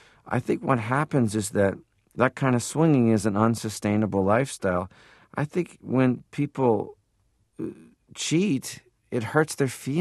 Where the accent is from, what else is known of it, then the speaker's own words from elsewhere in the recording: Toronto, Ontario, Canada; Well, when I grew up in Toronto